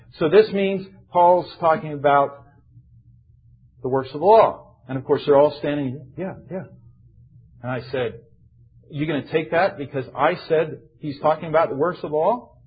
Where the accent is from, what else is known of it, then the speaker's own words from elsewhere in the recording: United States; I'm an American. It's a little tough to get that close to people.